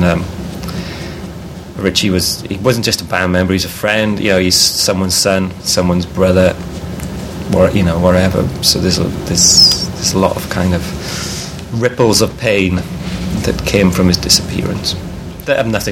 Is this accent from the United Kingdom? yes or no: yes; Blackwood, Wales, United Kingdom; why have we came 50 miles from Blackwood? But it was the only gig, really. It was the only place in Wales that was putting on those kind of gigs.